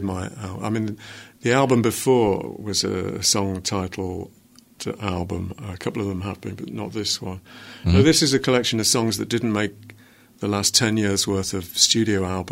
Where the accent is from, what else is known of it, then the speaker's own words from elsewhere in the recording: Bromsgrove, West Midlands, United Kingdom; also born or lived in Manchester / Liverpool; I'm from a place called Bromsgrove, which is in Worcestershire. Mm-hmm. I lived for many years in Manchester and Liverpool. But now I'm back in Worcester, which is in the Midlands, right in the middle of the country.